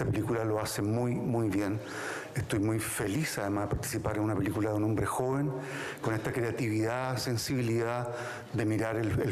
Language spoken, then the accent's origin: Spanish; Chile; decir solamente que Chile también, yo soy chileno, vivimos dictadura al mismo tiempo que Argentina